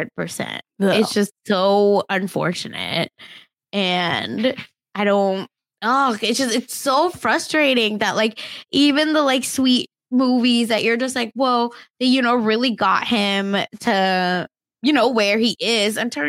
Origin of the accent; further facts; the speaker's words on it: Oklahoma, United States; Because, again, growing up in Oklahoma, like, these boosters